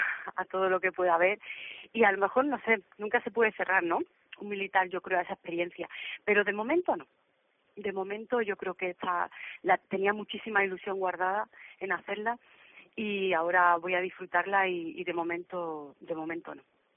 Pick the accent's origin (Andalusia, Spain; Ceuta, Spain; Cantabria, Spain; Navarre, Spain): Andalusia, Spain; Seville; yo soy natural de Sevilla, soy nacida en Sevilla.